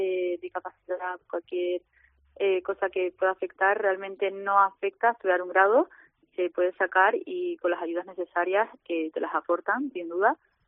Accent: Canary Islands, Spain; soy estudiante de fuera, soy de Canarias.

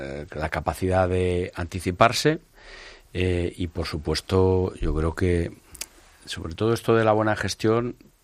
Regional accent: Castile and León, Spain; a lo largo de toda la geografía de España y en concreto de mi tierra, de Castilla y León.

